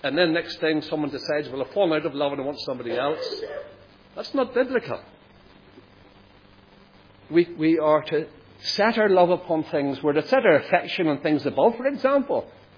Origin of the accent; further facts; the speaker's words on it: Lisburn, Northern Ireland, United Kingdom; as a young man in my hometown of Lisburn